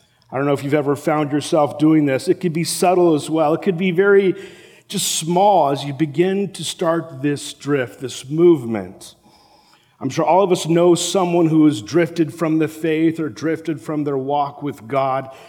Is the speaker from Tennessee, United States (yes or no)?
no; Los Angeles, California, United States; I grew up in South LA area, and my time as a youth, I spent so much of my time actually hanging out at the beach, because it was like 5 minutes from my house.